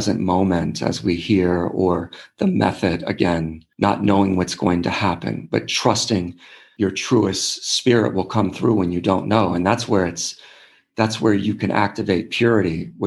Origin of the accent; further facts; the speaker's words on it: Washington, District of Columbia, United States; also born or lived in Newport, Rhode Island; I grew up mostly in Washington, D.C. and a bit in Newport, Rhode Island.